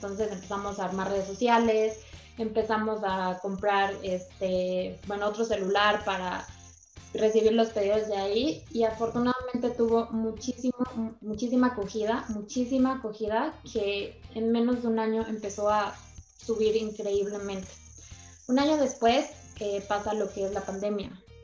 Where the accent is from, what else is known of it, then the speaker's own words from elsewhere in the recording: Colombia; moved away; Yo soy de Colombia y siempre, o sea, en las ocasiones especiales